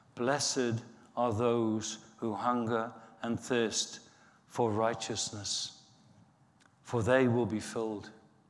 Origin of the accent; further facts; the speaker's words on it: Liverpool, North West England, United Kingdom; Growing up in Liverpool, that's the last thing you wanted to look like. You never wanted to look meek. You wouldn't survive.